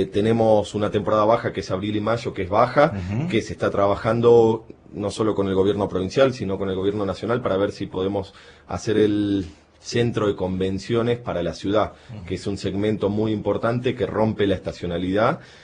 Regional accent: Argentina; nosotros no somos, el argentino no es un público de cortar a mitades de año para tomarse una semana

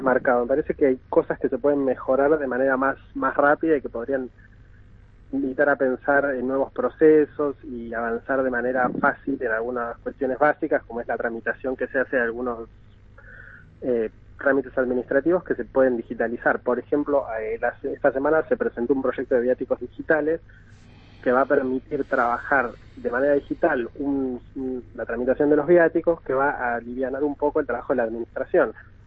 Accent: Río Negro, Argentina; Yo soy de Río Negro, trabajé acá, me eduqué acá, como que no fue muy difícil la decisión.

